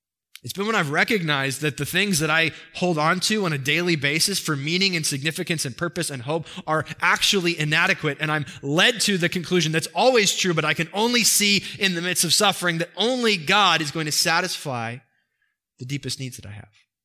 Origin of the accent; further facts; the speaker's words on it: East Coast, United States; I come from the East Coast, so this is the American dream on the East Coast.